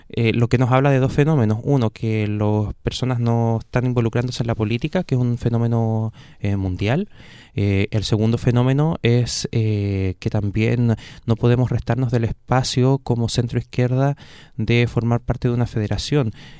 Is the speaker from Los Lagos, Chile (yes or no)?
yes; Frutillar, Los Lagos, Chile; Yo soy de Frutillar